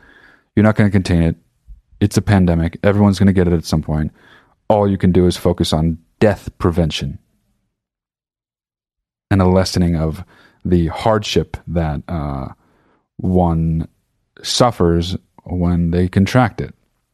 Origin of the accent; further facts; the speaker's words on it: New Jersey, United States; now in Los Angeles, United States; I'm 37 years old. I'm fucking from New Jersey. I live in Los Angeles.